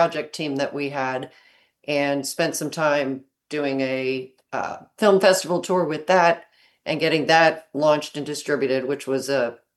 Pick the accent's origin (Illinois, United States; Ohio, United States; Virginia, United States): Ohio, United States; Akron; moved away as an adult; also born or lived in New Jersey; I grew up in Akron, Ohio, was born in New Jersey, but grew up in Akron, Ohio, and went to Duke University for undergrad, moved to Washington, D.C. after that.